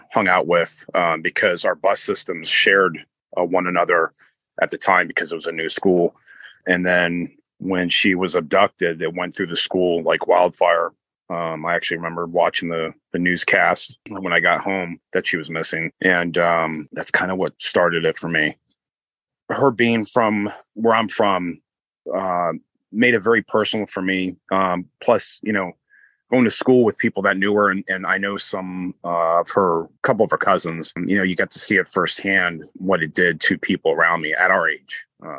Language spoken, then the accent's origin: English; Florida, United States; now in Connecticut, United States; I'm originally from Pasco County, Florida, where this case originated from, and I currently live in Connecticut.